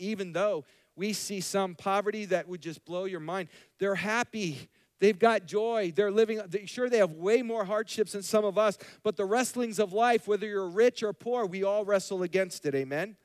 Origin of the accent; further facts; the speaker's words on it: United States; born there; I was born in America and that's just because where God chose to place me.